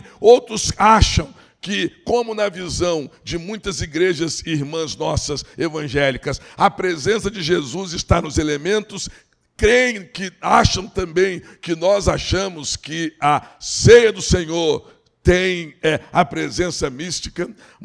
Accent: Barbacena, Minas Gerais, Brazil; Quando eu era criança em Barbacena, havia um culto só da ceia do Senhor.

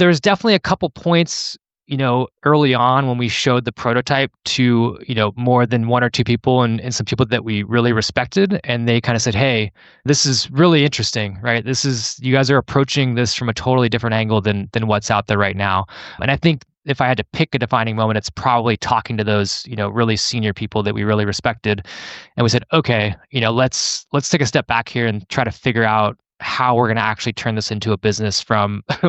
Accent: California, United States; You know, I grew up in the Bay Area, which is, you know, Silicon Valley, you know, Mecca

